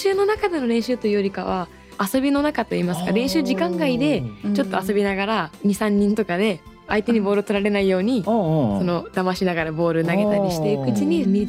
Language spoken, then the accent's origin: Japanese; Hakodate, Hokkaido, Japan; それであの私の地元の函館に